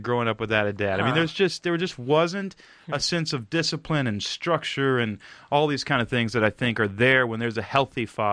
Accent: Texas, United States; moved away as an adult; I grew up in Texas. A friend of mine and I, when I was 20 or 21, jumped in a Volkswagen camping van.

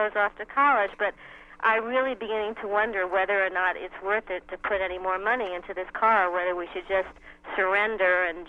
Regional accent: Washington, District of Columbia, United States; I'm from Washington, D.C.

